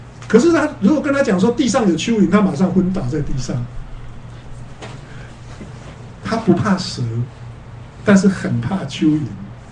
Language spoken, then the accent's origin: Chinese; China; 我们中国人不是有一句话吗？